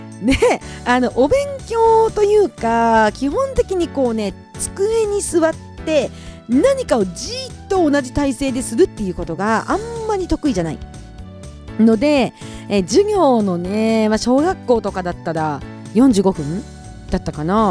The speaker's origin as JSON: {"language": "Japanese", "town": "Kushiro", "region": "Hokkaido", "country": "Japan", "tie": "born or raised there", "said": "私の地元の釧路も最近で20度あったっていう話も聞きましたし"}